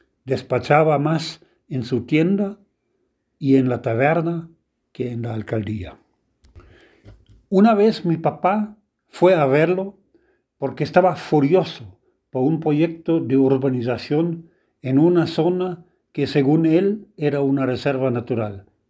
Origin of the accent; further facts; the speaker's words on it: El Salvador; Mi pueblo se hizo distrito. El Salvador no es el único país que ha tenido una reforma territorial